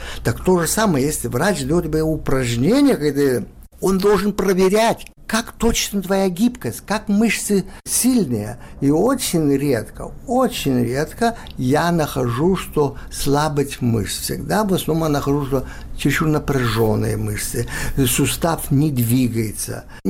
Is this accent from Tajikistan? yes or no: no; Lithuania; now in Israel; Я был дважды не русский, это самое страшное. Я был и литовец, и еврей.